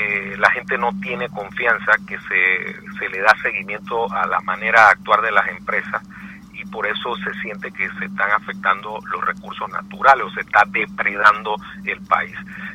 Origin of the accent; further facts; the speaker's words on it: Panama; Yo creo que todos somos panameños